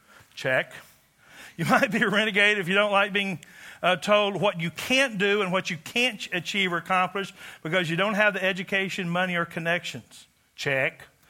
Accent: the South, United States; I was raised in the South in cultural Christianity, where Jesus was a nice white guy.

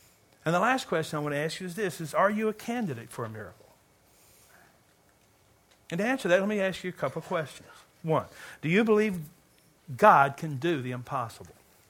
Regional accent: Kentucky, United States; but you know, I'm from Kentucky, where the highest spiritual gift is smoking.

